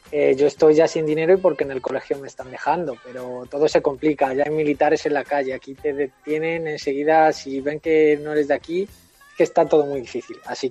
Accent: Spain; now in Bolivia

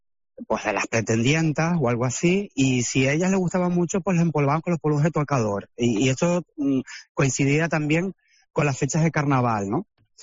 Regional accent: Canary Islands, Spain; en general como somos los canarios.

